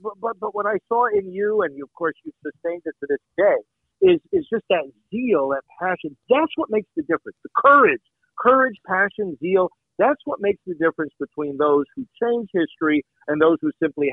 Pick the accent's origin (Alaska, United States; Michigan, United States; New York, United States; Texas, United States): New York, United States; You know, I think, of course, I'm from New York originally. We grew up just north of New York City.